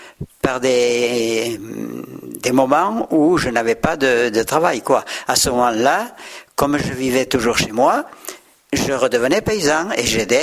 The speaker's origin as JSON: {"language": "French", "town": "Manciet", "region": "Occitanie", "country": "France", "tie": "born or raised there", "said": "Je suis né à Sauboire, un petit village du Bas Armagnac, dans la commune de Manciette. Mon père est gascon, ma mère est venue d'Italie à l'âge de 17 ans. Mais ma famille est gasconne"}